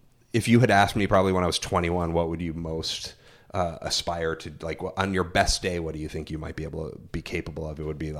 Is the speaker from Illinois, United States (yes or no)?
yes; Evanston, Illinois, United States; born or raised there